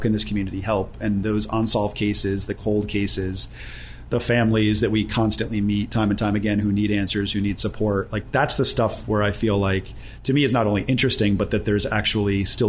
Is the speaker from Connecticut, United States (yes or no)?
yes; Cheshire, Connecticut, United States; Well, I grew up in Cheshire, Connecticut, which ultimately became home.